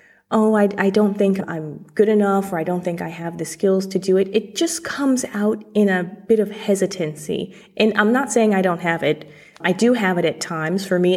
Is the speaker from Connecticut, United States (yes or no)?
yes; Connecticut, United States; I'm from Connecticut, small town Connecticut. My family was one of three black families in the entire town growing up in the mid 80s and 90s.